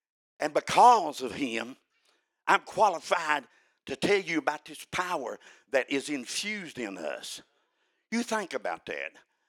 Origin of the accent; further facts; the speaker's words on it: Killarney, West Virginia, United States; When we grew up in Killarney, West Virginia, mining industry was big.